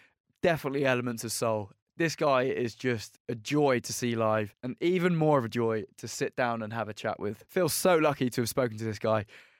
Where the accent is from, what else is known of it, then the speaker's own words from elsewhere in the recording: England, United Kingdom; accent: English; I think your name is the one name that really brings out my English accent.